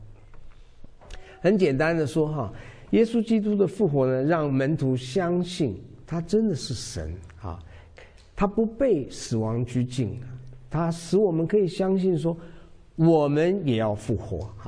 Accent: China; 其实对我们中国人来讲，这个很容易，为什么呢？我们中国人用什么？我们用阴历，用月历，对不对？

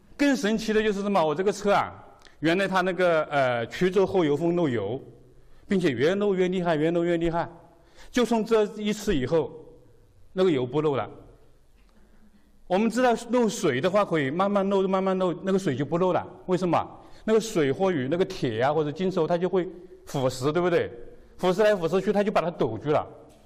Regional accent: China; moved away; 因为我们中国人你在那种国内的环境是没有游行示威的

